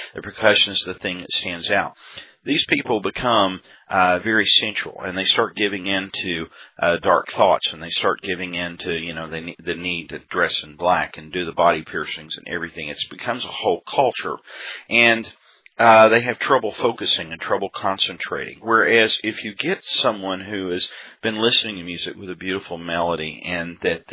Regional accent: Texas, United States; the old country and western songs that I grew up with out in West Texas

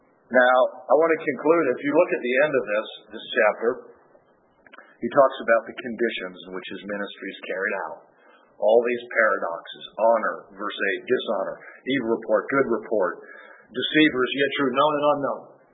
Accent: Ohio, United States; Well, I have to say this, since I'm from Ohio and I like football, I'm really hoping Ohio State will win tomorrow.

